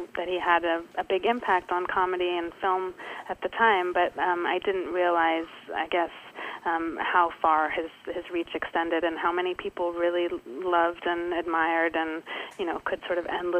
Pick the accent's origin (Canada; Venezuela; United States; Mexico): Canada; Toronto, Ontario; born there; I was born in Toronto